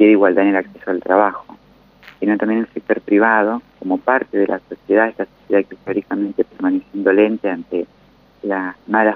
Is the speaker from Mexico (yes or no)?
no; Mendoza, Argentina; como mendocino lo tengo que decir